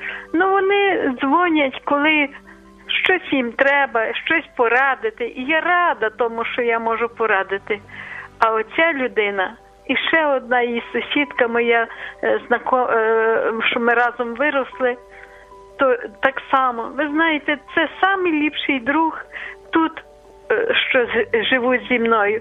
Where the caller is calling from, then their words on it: Lviv, Lviv Oblast, Ukraine; Я зі Львова